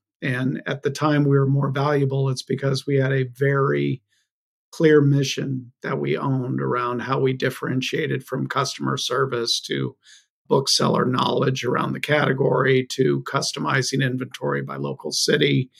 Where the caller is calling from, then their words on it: Boston, Massachusetts, United States; Boston. So we're right on the Boston-Dorchester line.